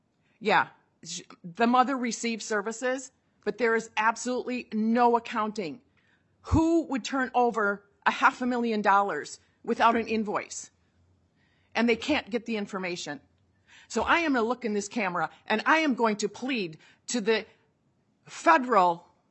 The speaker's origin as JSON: {"language": "English", "region": "Minnesota", "country": "United States", "tie": "born or raised there", "said": "born and raised in Minnesota"}